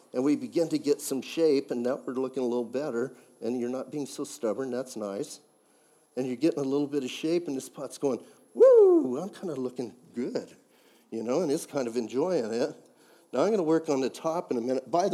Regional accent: Bisbee, Arizona, United States; I'm from Bisbee, that world famous city.

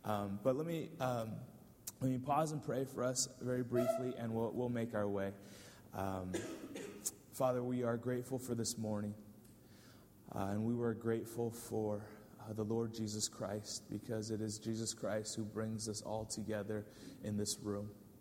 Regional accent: California, United States; I grew up in Northern California on the west coast of the states.

